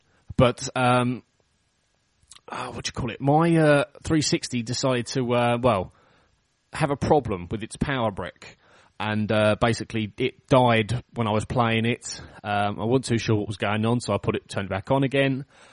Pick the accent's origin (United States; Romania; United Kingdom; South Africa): United Kingdom; England; I mean, I'm English, and to be honest, I don't really give a shit about it anyway